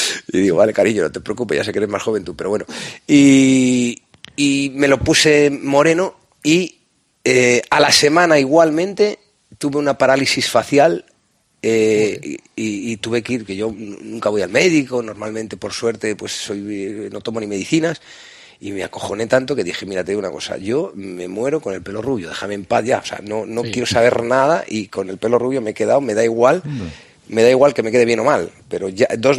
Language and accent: Spanish; Puertollano, Castilla-La Mancha, Spain; born there